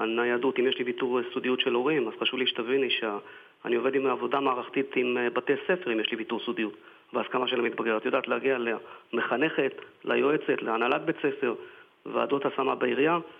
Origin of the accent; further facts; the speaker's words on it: Haifa, Haifa District, Israel; כי אני חיפאי במקור.